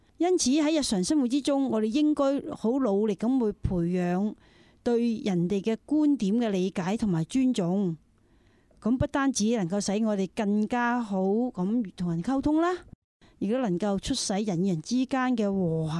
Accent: Guangdong, China; 因為我係廣東人啦，因為我身邊後嚟我認識咗啲比較多啲普通話嘅人士啦，佢同我好難溝通噶，好多時唔明白我講乜嘢。

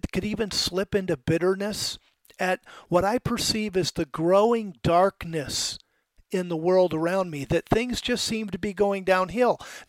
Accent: the South, United States; I was raised for most of my formative years, I was raised in the South where people believed in God and people tried to be godly.

